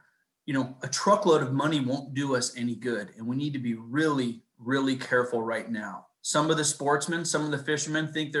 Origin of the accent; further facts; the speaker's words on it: California, United States; Yeah, I grew up in California as well. Been fishing my entire life.